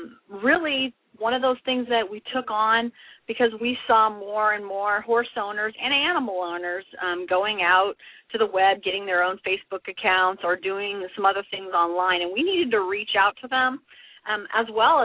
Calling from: Missouri, United States; I am in Missouri in the United States

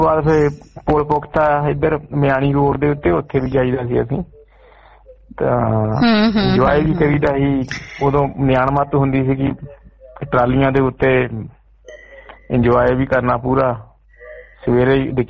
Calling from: England, United Kingdom; ਅਸੀਂ ਇੰਗਲੈਂਡ ਤੋਂ ਬੋਲਦੇ ਆ।

